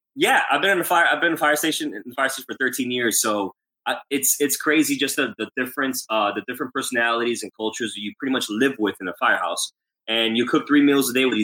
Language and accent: English; Florida, United States; I'm stationed in Boca. We're from Palm Beach County.